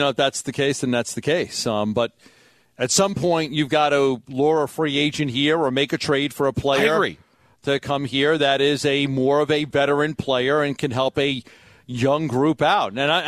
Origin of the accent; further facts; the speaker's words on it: Brooklyn, New York, United States; Listen, I love Brooklyn. I spent a lot of my life growing up in Brooklyn.